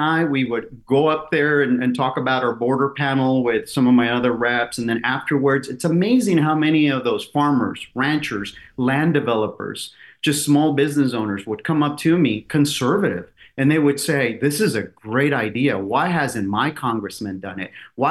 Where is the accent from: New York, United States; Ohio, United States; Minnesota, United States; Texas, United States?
Texas, United States; Eagle Pass; the mayor of Piedras Negras, our sister city across Eagle Pass, which is my hometown and where Trump was here last week